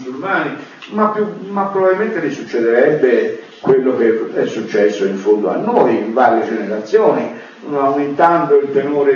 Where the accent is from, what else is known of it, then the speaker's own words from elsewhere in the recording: Florence, Tuscany, Italy; io da buon fiorentino ho un certo senso del humor